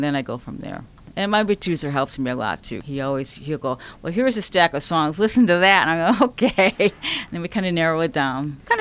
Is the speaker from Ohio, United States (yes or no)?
yes; Cleveland, Ohio, United States; born there; now in Los Angeles, United States; I was born in Cleveland, Ohio. Suburbs of Cleveland, Ohio.